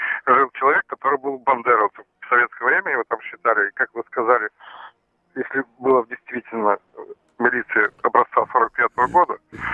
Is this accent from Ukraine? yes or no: yes; Western Ukraine, Ukraine; now in Novosibirsk, Russia; я сам из Западной Украины, живу в Новосибирске, давно переехал.